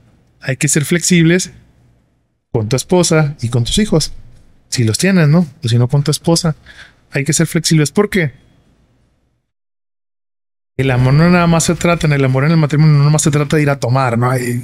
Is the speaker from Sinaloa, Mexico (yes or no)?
yes; Los Mochis, Sinaloa, Mexico; also born or lived in Guadalajara / Querétaro; now in Ciudad Juárez, Mexico; He vivido en de donde yo soy, en Sinaloa, en Los Mochis. Viví en Guadalajara unos años, viví en Querétaro otros más años. Tengo algunos años aquí en Ciudad Juárez.